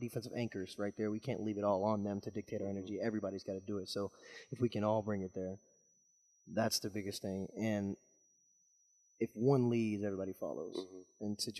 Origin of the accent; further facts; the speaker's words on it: Kentucky, United States; And for me, I'm from Kentucky, grew up in Kentucky my whole life.